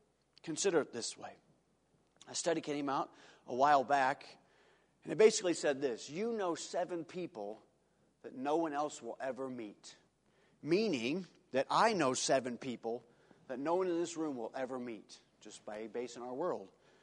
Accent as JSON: {"language": "English", "country": "Argentina", "said": "I'm from Argentina. There ain't nothing as rough as some places in Argentina around here."}